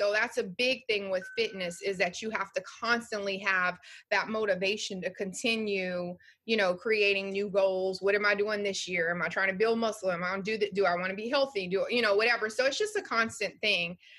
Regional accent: Louisiana, United States; I'm from Louisiana and I had a great mom and dad, but they didn't teach me anything about life.

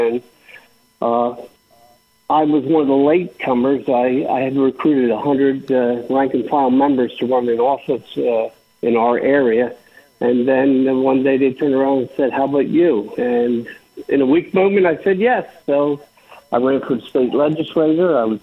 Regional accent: New Jersey, United States; I get two of the three, but I'm from Jersey. We're not real patient.

